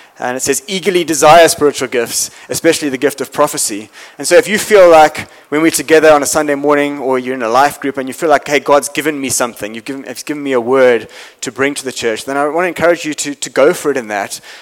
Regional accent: KwaZulu-Natal, South Africa; also born or lived in Cape Town; So I grew up in Natal, as I said, and then, you know, when I was 18, I went to university in Cape Town. That was 1994.

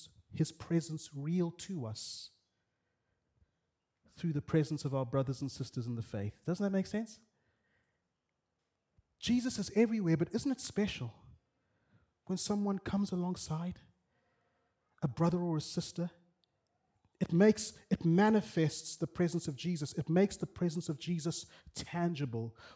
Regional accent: Bulawayo, Zimbabwe; We said, "Hi … we are from Bulawayo in Zimbabwe,"

